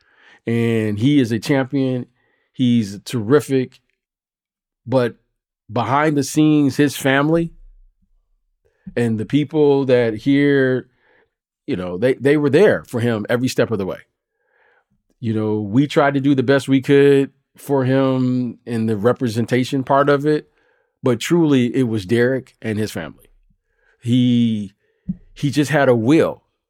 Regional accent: Detroit, Michigan, United States; You know, you and I grew up in Detroit. We know that story.

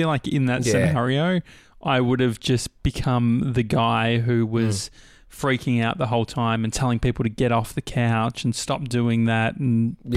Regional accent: Dandenong, Victoria, Australia; At least I grew up near Dandenong, where shit was actually, like, you'd go to Dandy Station.

